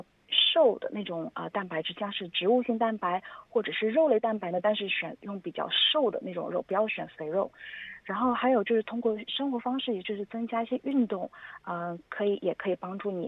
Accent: China; 特别是像我们中国人，有某些地区的中国人会喜欢喝汤

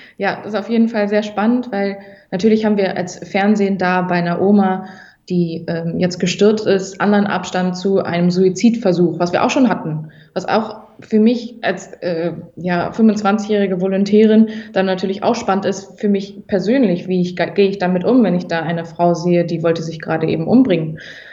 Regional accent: Cologne, North Rhine-Westphalia, Germany; also born or lived in Vienna; ich komme doch eh aus Köln, ist doch eh Medienstadt in Deutschland

